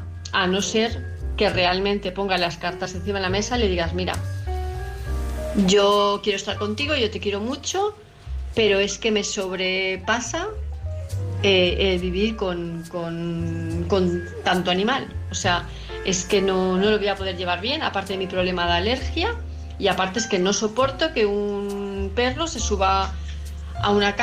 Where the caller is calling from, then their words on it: Palma de Mallorca, Balearic Islands, Spain; de Palma de Mallorca